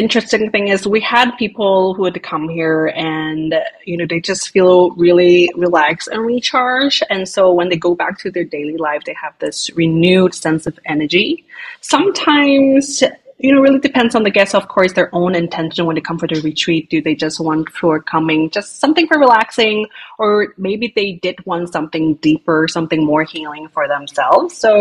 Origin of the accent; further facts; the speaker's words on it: Hong Kong; city people like me, because I come from Hong Kong